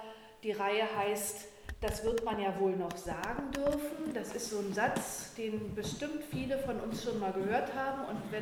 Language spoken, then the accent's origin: German; Rostock, Mecklenburg-Vorpommern, Germany; und ich bin in Rostock aufgewachsen.